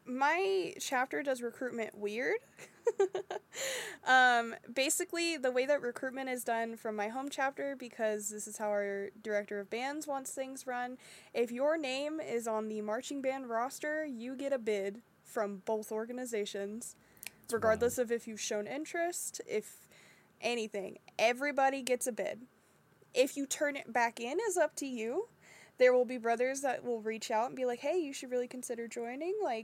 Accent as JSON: {"language": "English", "region": "the South", "country": "United States", "said": "So I'm from the South. Gendered things are still way bigger in the South than the South would like to admit."}